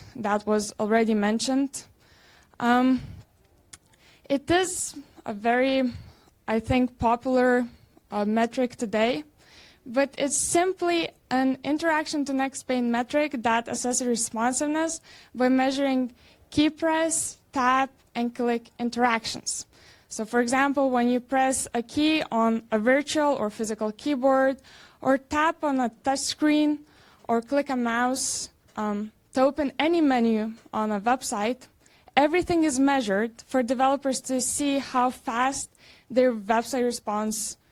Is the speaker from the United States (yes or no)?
no; Vilnius, Vilnius County, Lithuania; moved away as an adult; now in Netherlands; I am from Vilnius, Lithuania. I moved to the Netherlands to study computer science.